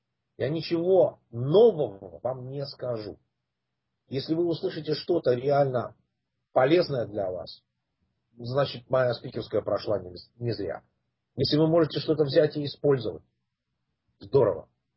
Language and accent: Russian; Russia; moved away as an adult; now in United States; Пить я начал еще в России. Я уехал из России в 79 году. Приехал в Штаты